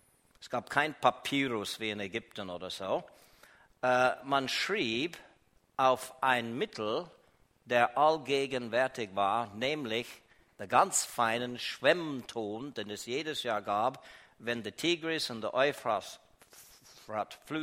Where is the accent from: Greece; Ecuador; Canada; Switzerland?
Canada; Als Kanadier ist mein Oberhaupt, wenn man will, die Königin Elisabeth von England.